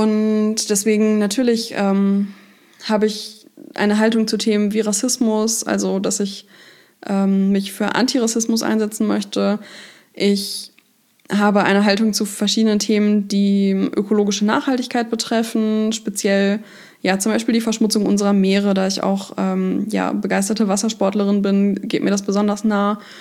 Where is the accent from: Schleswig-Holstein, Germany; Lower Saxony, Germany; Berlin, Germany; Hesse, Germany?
Lower Saxony, Germany; Hanover; Und es halt auch in Hannover passiert, das ist also meine Heimatstadt, in der ich jetzt auch wieder lebe.